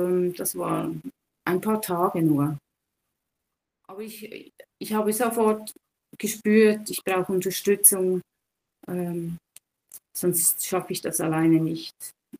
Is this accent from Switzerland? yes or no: yes; Switzerland; Das kann man bei uns in der Schweiz, also ich weiß nicht, ob das in jedem Kanton geht